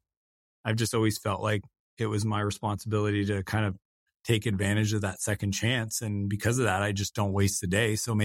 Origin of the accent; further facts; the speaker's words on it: Canada; the province I grew up in Canada